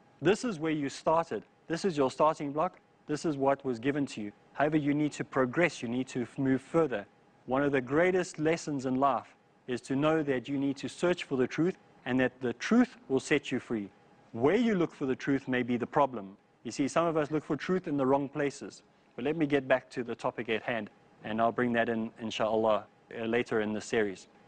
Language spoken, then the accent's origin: English; South Africa; growing up in South Africa, I understood for the first time that there was a difference between the pigmentation of people's skin